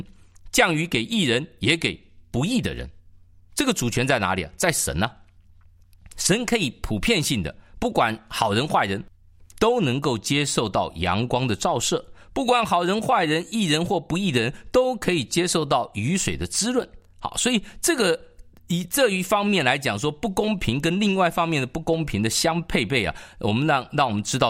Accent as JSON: {"language": "Chinese", "country": "China", "said": "我们中国人常常会用碱"}